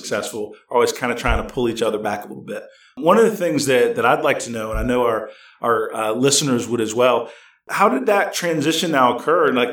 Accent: Mississippi, United States; also born or lived in Bogalusa, Louisiana; So growing up in the 60s and then growing up in the deep South, Mississippi.

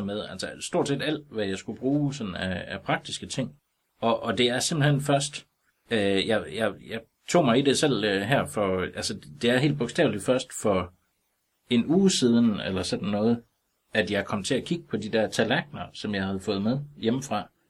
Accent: Struer, Central Denmark Region, Denmark; Jeg er født og opvokset i Struer, som er en dejlig by. Den er sådan almen kendt som altså ligesom Holstebros storebror.

